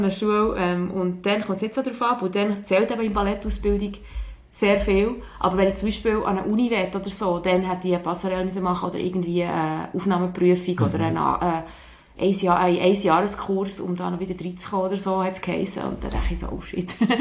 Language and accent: German; Wabern, Bern, Switzerland; unser Wabern, wo ich aufgewachsen bin, noch bei Bern ist.